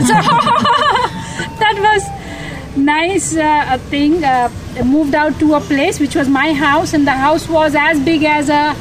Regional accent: Delhi, India; I come from Delhi and taught and brought up in a bit of a spoiled manner.

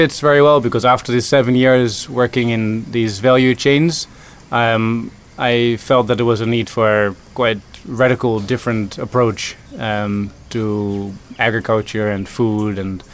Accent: Netherlands; now in India; Oh, personally, I'm Dutch. I was born in Holland. I've been working in India for the last 7 years

